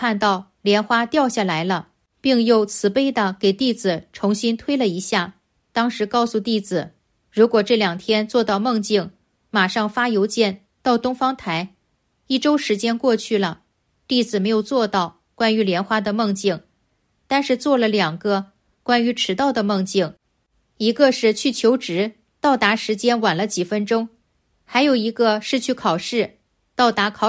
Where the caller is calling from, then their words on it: Melbourne, Victoria, Australia; 我是来自墨尔本的一位同修